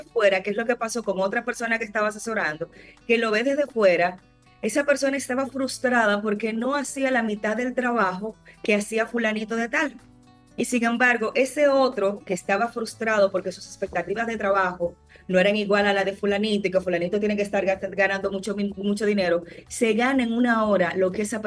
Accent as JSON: {"language": "Spanish", "country": "Dominican Republic", "said": "yo soy una niña, como buena niña dominicana y hija única de padres medios apoyadores, yo crecí con Disney"}